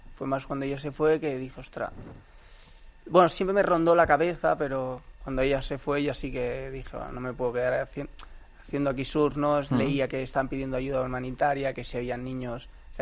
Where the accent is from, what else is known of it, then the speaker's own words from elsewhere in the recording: Spain; oye, soy un español que está de vacaciones en Bali.